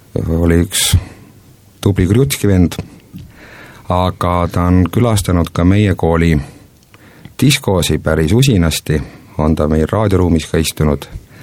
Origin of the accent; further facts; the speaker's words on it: Pihtla, Saare County, Estonia; born there; olen sündinud Pihtla vallas, käinud Kaali koolis ja vanemad elavad mul seal